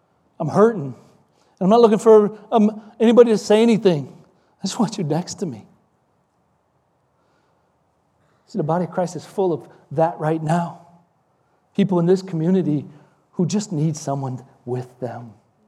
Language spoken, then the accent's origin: English; Chicago, Illinois, United States; now in Florida, United States; Like, I grew up in Chicagoland. It's cold. That's why I live in Florida.